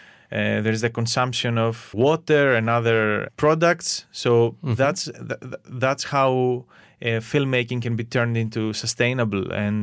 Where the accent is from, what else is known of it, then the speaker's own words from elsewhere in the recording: Greece; English is a second language; moved away as an adult; now in London, United Kingdom; I'm coming from Greece. I was born and raised in Greece, and then I moved to UK, where I live now and work in London